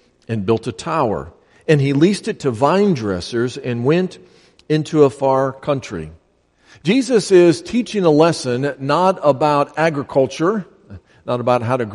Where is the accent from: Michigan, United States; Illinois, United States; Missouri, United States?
Illinois, United States; Chicago; Now, I'm from Chicago, and I never planted a field.